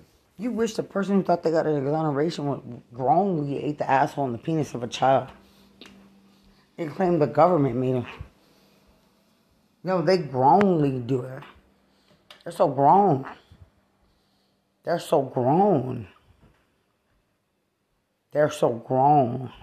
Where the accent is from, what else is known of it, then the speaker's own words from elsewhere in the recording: United States; Because I don't speak Spanish and I'm American and I'm a veteran.